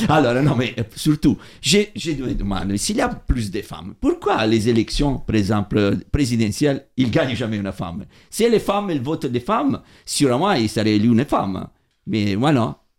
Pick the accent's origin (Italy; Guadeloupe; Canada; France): Italy; Ok, je suis italien, tu sais, on parle tout le temps, nous.